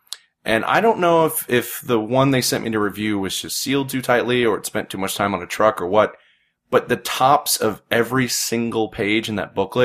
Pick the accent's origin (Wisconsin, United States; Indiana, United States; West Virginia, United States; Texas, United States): Indiana, United States; Indianapolis; going to my hometown, Indianapolis, to a horror convention